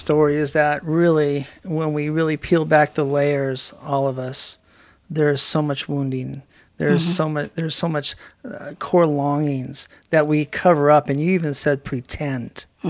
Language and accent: English; Seattle, Washington, United States; Growing up in Seattle, I had inherited from my dad eczema, really bad.